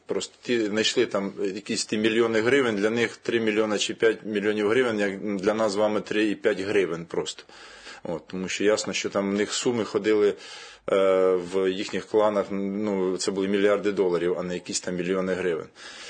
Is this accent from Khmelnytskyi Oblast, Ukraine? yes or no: yes; Khmelnytskyi Oblast, Ukraine; І от в моєму рідному селі на Хмельниччині